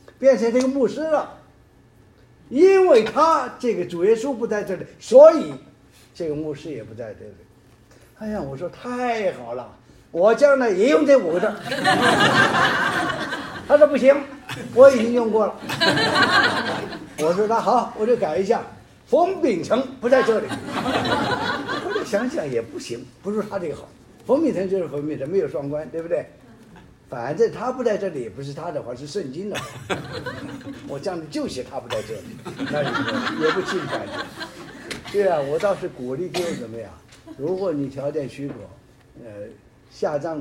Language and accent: Chinese; China; 我们中国人很忌讳这个，